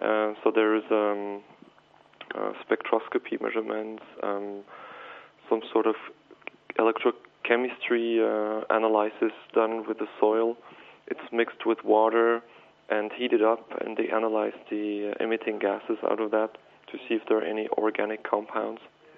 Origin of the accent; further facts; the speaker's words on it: Neuchâtel, Switzerland; Okay, I'm from Neuchâtel here in Switzerland